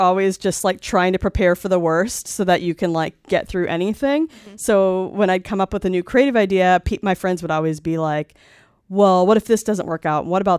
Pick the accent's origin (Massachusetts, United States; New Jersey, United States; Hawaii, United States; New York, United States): Massachusetts, United States; But, you know, back in Massachusetts where I'm from